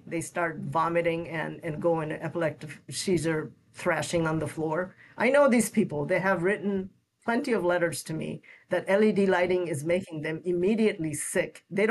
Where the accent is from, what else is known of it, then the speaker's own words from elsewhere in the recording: West Bengal, India; first language Bengali; English is a second language; growing up in Bengal, Bengali being my first language